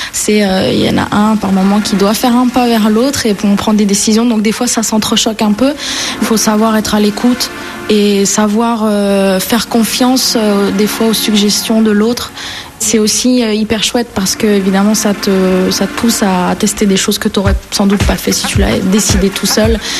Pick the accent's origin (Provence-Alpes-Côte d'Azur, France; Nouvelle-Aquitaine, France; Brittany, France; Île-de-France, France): Brittany, France; Brest; Moi, je venais de Brest et de famille middle class